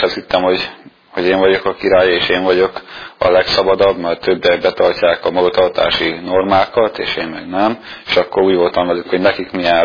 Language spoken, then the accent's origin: Hungarian; Kecskemét, Bács-Kiskun, Hungary; Kecskeméti vagyok, és így Kecskemétre átkerültem egy másik városba, gimnáziumba